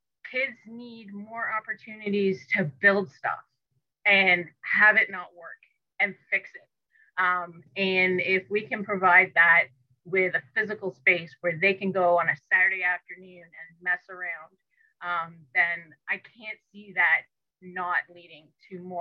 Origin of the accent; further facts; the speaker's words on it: Toronto, Ontario, Canada; I grew up in Toronto in the West End, So the Ontario Science Center was like, I was constantly pestering my parents to take me to whenever I could.